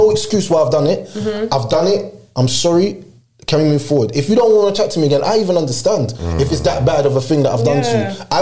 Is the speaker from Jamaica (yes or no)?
yes; Jamaica; because I'm Jamaican